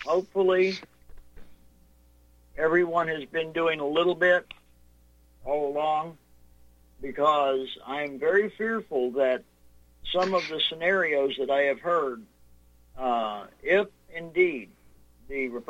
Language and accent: English; Monahans, Texas, United States; My wife was raised in Odessa, Texas, and I was raised in Monahans, Texas. So we're neighbors.